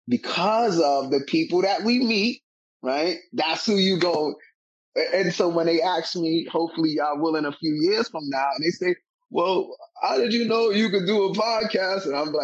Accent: New York City, New York, United States; I was a product of growing up in Bushwick and getting robbed and getting picked on

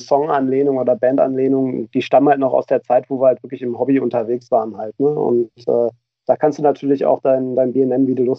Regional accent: Hanover, Lower Saxony, Germany; wir kommen ja aus dem Bereich von Hannover, in Hannover

